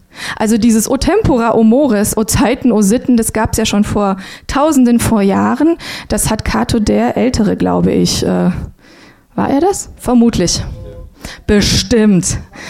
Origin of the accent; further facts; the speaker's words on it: Baden-Württemberg, Germany; Ich bin ja im Schwabenland aufgewachsen, gell? Und da wird geschafft, du.